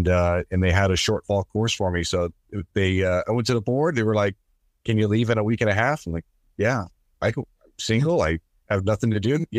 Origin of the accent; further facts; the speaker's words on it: California, United States; So I grew up in California, and I had some roots here already.